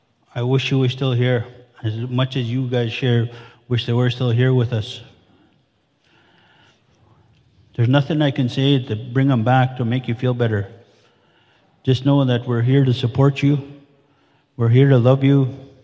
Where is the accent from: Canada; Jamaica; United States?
Canada; Saskatchewan; I'm from James Smith Cree Nation.